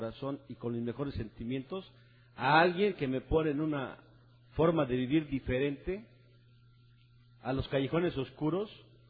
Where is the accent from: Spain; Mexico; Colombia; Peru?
Mexico; Mexico City; yo también vengo de México, Distrito Federal, y vengo con otros compañeros que por aquí andan